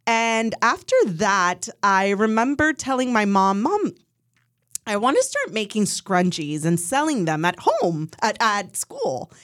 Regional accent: Miami, Florida, United States; moved away; I am a proud Latina. I am originally from Miami, Florida, transplanted 5 years ago and started this journey of entrepreneurship.

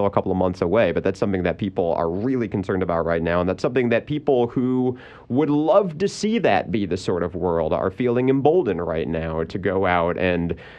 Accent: Lansing, Michigan, United States; I know I'm from Lansing, Michigan, so a whole bunch of my Facebook friends still live in Lansing

